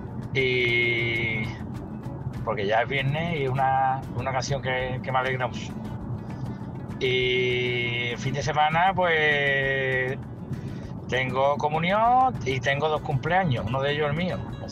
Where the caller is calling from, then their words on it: Andalusia, Spain; llamo de Cádiz, Campo de Gibraltar, en Cádiz.